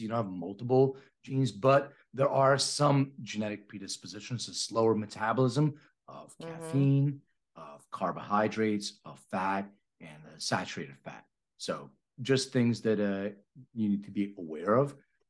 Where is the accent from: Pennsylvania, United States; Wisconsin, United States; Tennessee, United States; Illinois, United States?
Pennsylvania, United States; Philadelphia; now in Los Angeles, United States; Oh, well, I'll tell you, I'm from Philly. I live in LA for the last 15 years.